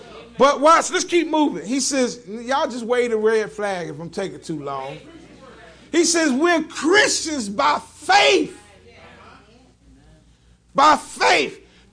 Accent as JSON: {"language": "English", "region": "Florida", "country": "United States", "tie": "born or raised there", "also_born_or_lived": "New Jersey", "said": "I grew up in Florida and in New Jersey. And based upon my surroundings, that molded a character in me."}